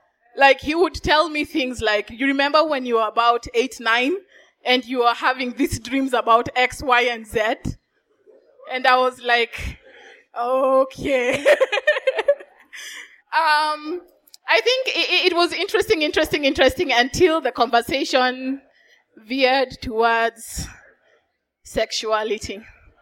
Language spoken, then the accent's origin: English; Kenya; And you know, as a Kenyan, I'm like, that is not punishment.